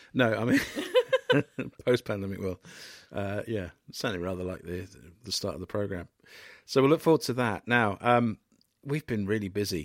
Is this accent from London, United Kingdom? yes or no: no; North West England, United Kingdom; accent: Scouse; And I've just started doing some narration on it, getting back my Scouse accent.